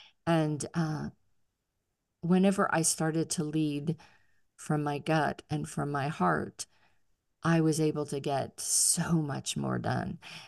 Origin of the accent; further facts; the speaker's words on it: Pittsburgh, Pennsylvania, United States; now in Atlanta, United States; I'm originally from Pittsburgh and we had 7 kids in our family